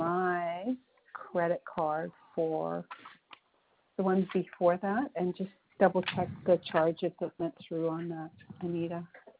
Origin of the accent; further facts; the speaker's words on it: Canada; because we're Canadian